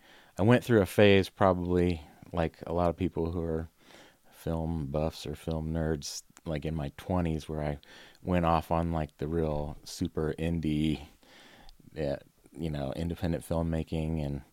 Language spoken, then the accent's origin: English; Pennsylvania, United States; born there; also born or lived in Virginia / Madrid, Spain; I was born in Pennsylvania. We moved to Virginia.